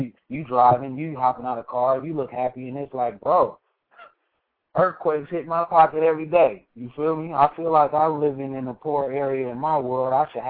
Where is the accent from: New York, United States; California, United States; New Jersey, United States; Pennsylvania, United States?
California, United States; now in Sacramento, United States; I'm from the Bay Area, but I live in Sac for like 10-plus years.